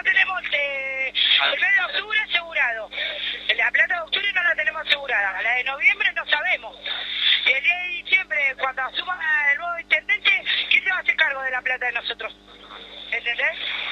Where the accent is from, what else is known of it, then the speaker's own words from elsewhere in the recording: Tolosa, Buenos Aires Province, Argentina; Nosotros somos de Tolosa igual, acá hay gente de Tolosa también.